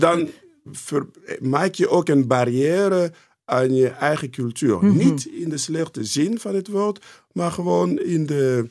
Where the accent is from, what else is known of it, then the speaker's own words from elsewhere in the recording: DR Congo; now in Netherlands; Ik ben opgegroeid in Congo in de tijd dat wij geen achternamen van westerse achternamen of voornamen moesten hebben.